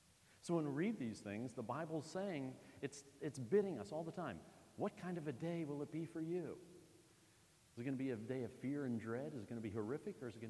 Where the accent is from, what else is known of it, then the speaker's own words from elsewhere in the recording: Chambersburg, Pennsylvania, United States; You know, I grew up in Chambersburg in a Christian community with a Christian family, so I'm a Christian. Growing up, I didn't even know any Muslims, Buddhists, Hindus.